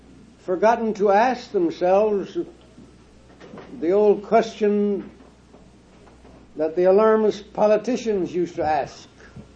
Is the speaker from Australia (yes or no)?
no; Ireland; But being an Irishman, I know that it's larded with a lot of blarney.